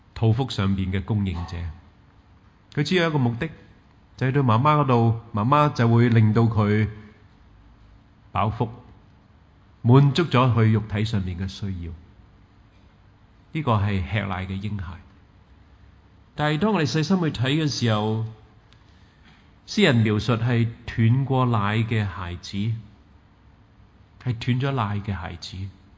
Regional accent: Hong Kong; 好厉害啊！我哋香港人全部拥有晒，我哋喺边度系可以宁静咧？

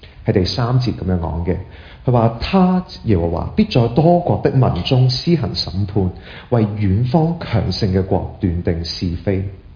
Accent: Hong Kong; 就好似嗰時候細個嗰陣時喺香港

